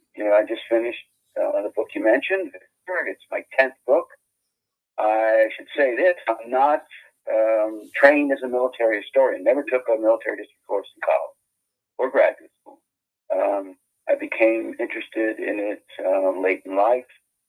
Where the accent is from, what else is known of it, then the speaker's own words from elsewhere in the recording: Bray, Pennsylvania, United States; born there; I was born in Bray, Pennsylvania. It's on the North Board. It's in northeastern Pennsylvania, coal and industrial town and steel town. Grew up in a working class neighborhood.